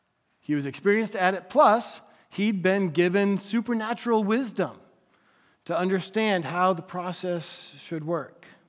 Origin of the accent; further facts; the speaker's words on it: Pennsylvania, United States; For me, having grown up in North Central Pennsylvania where it snows a lot, I wanted a garage that I could park my car in the garage.